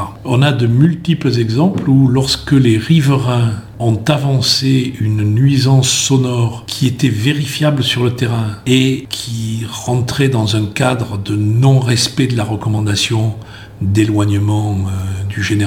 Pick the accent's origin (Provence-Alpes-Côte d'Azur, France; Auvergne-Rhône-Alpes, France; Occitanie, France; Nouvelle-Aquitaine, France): Occitanie, France; parce que d'abord je suis aveyronnais, ensuite je connais bien le Lévézou qui est ma terre natale.